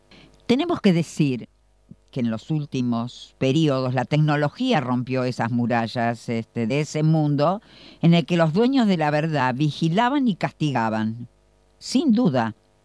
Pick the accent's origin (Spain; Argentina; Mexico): Argentina; General San Martín, Buenos Aires Province; soy del distrito de General San Martín